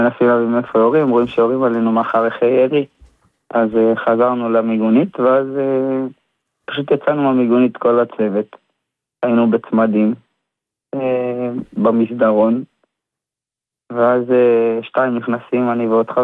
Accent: Rishon LeZion, Central District, Israel; אני מראשון לציון.

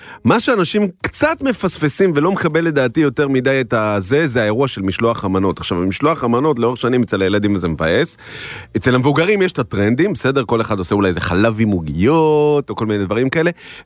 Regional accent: Bnei Brak, Tel Aviv District, Israel; כילד בני ברקי, בני ברק נכנסת לאטרף.

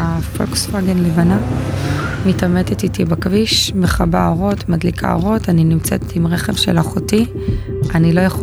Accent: North, Israel; אני מהצפון אחרי 4 ימים בערך מגיעה לבית שמש, לאחותי.

